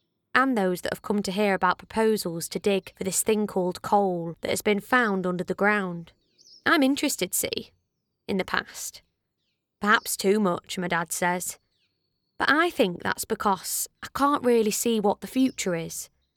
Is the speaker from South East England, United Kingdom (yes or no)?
no; New Ollerton, East Midlands, United Kingdom; born there; I'm 19. I was born here in Ollerton. Not here, not old Ollerton, but in New Ollerton.